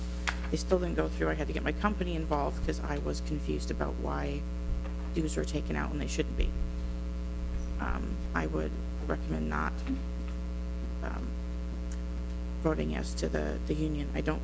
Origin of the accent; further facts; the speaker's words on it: Duluth, Minnesota, United States; I'm from Duluth.